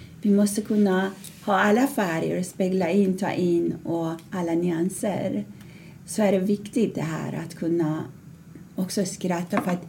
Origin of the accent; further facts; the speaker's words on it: Iran; moved away as an adult; när jag flydde från Iran med min son.